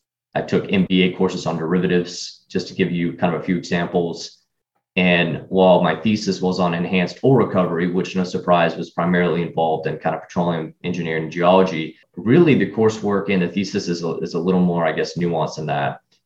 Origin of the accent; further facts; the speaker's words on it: Houston, Texas, United States; So I grew up in Houston, Texas, which I'm only a few hundred miles from now. I have one little brother. Both my parents still live in Houston